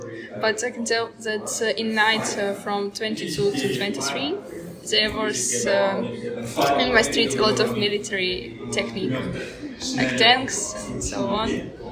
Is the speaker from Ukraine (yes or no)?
yes; Ukraine; English is a second language; My father is in my hometown, but and my grandparents. And my city is occupied and destroyed, maybe totally.